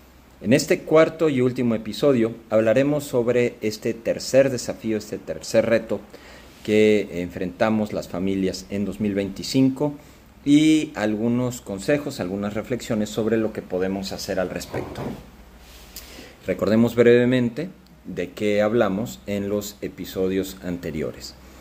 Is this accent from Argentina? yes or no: no; Mexico; aunque somos muchos más mexicanos, la población ha aumentado entre los años 80 y ahora